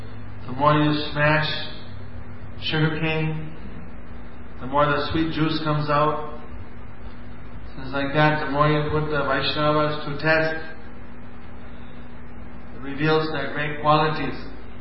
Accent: Wisconsin, United States; born there; also born or lived in Rhode Island; I was born in Wisconsin, so ISKCON is there. Wisconsin.

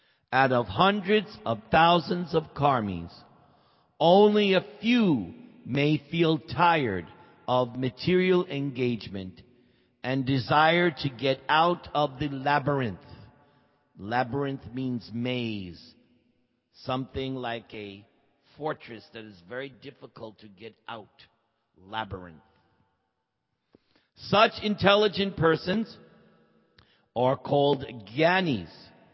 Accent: New York, United States; moved away; I come from New York. And anyone who grows up in New York, you think, we're in New York.

